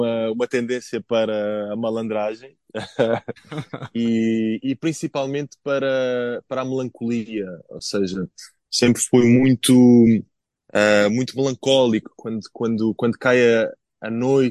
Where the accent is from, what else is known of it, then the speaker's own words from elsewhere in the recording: Portugal; E depois nós, como portugueses, também nos convencemos a nós mesmos de que ser português é ser triste